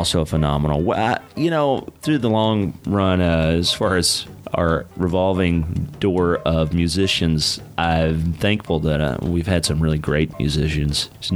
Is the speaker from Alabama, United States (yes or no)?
no; Texas, United States; And we're both from Texas.